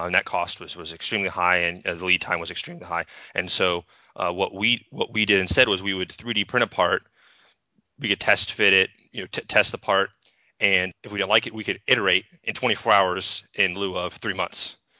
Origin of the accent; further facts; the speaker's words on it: Virginia Beach, Virginia, United States; Yes, I'm from Virginia Beach. It's where I currently work at CDSA Damnnik.